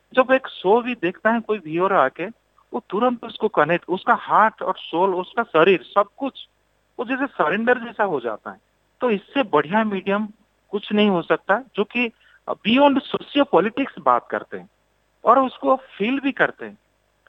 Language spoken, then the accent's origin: Hindi; Odisha, India; मैं ओडिशा से हूँ तो ओडिशा का टेक्सटाइल बहुत रिच होता है इंडिया में